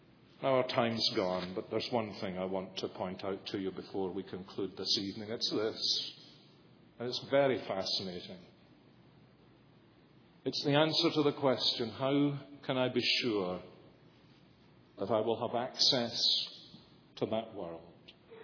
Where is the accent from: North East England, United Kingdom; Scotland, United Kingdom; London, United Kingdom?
Scotland, United Kingdom; Now, I'm a melancholic Scot, but I don't think this is just melancholy or being Scottish.